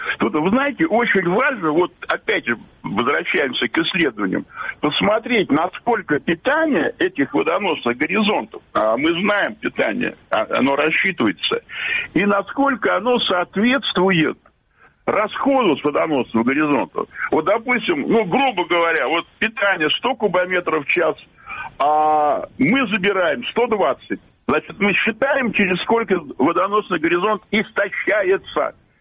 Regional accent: Belarus; мы, блин, белорусы

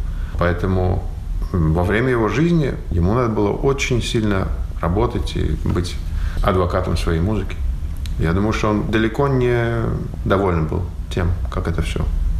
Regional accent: Russia; now in Finland; Я вырос и родился в России. Этого никто не может у меня отнять и не пытается. Это моя родина. Я там вырос.

